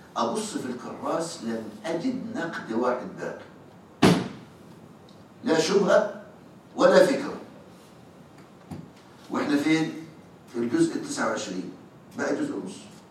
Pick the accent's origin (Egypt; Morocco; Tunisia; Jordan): Egypt; يعني يحضرني قصة قس عندنا في مصر أسلم